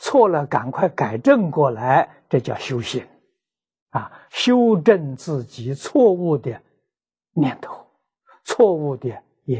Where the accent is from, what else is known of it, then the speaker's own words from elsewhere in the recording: China; 我们中国人讲修身，身修而后呢，齐家，我怎样来护持这个家？